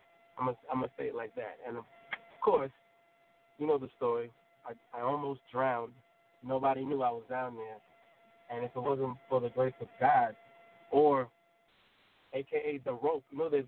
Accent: Huntington, New York, United States; originally I was born in Brooklyn. But I can basically say I grew up in Huntington, as in Long Island. Huntington.

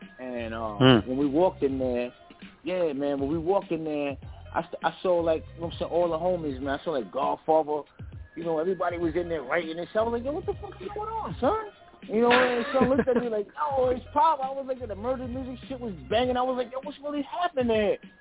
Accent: Queensbridge, New York, United States; growing up in Queensbridge, man, you know, young, it's things like that, man.

